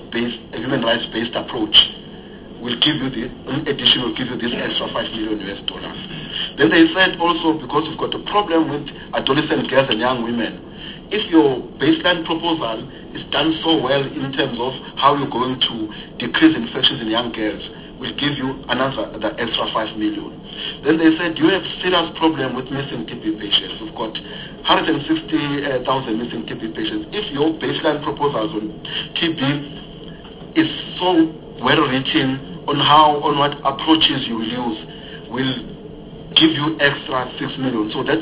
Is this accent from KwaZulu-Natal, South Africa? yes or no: yes; KwaZulu-Natal, South Africa; it's got nothing to do with the fact that I'm from KwaZulu-Natal.